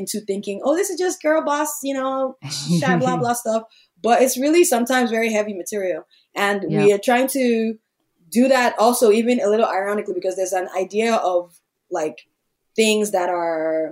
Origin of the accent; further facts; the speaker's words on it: Nigeria; And as you know, I'm Nigerian and my country has a lot more conservative ideas around womanhood. And I grew up there and felt the restriction of it.